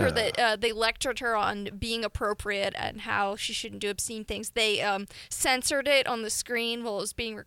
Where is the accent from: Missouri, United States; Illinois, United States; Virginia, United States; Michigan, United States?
Virginia, United States; Fairfax; So I grew up in Fairfax, and I've got some people I know back there